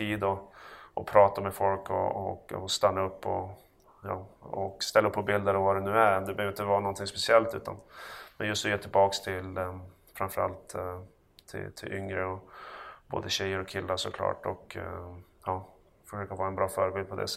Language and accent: Swedish; Örnsköldsvik, Västernorrland County, Sweden; ge dem den uppväxt man hade själv hemma i Övik, det är oerhört bra.